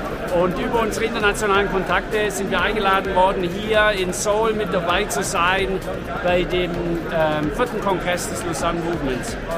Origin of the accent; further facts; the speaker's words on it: Augsburg, Bavaria, Germany; ich komme aus Augsburg